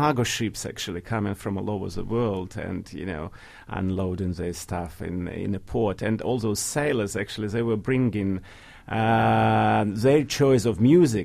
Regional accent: Vladivostok, Primorsky Krai, Russia; I still think it was kind of very exciting situation because my hometown, Vladivostok, was even closed for Soviet citizens to come, and you should get some kind of special visa.

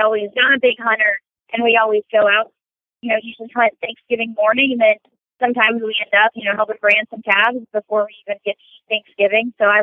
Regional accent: Florida, United States; Well, the main comment I get is they see that I'm from Florida

